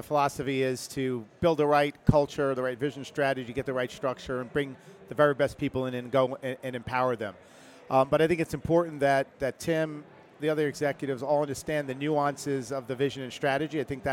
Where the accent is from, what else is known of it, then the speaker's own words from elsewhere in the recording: Staten Island, New York, United States; I grew up in Staten Island, New York, you know, playing hoops in the, you know, playground